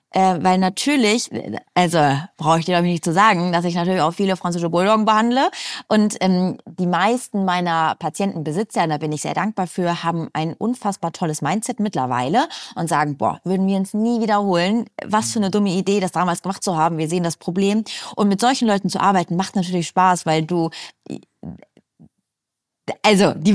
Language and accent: German; Hanover, Lower Saxony, Germany; Ich komme aus Hannover ursprünglich. Hannover ist ein kleines Dorf.